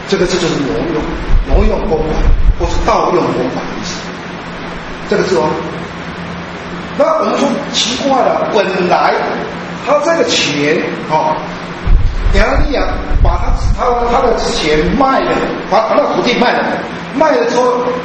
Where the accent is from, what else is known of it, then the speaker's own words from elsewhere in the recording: China; 这个跟我们中国人很类似，我们中国人说我漂流，一生漂流，但是最后我死了呀，我能够埋在我的家乡。